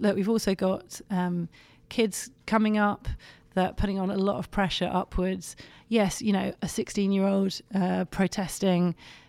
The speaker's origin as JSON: {"language": "English", "region": "London", "country": "United Kingdom", "said": "I come from London and the air quality there is really bad."}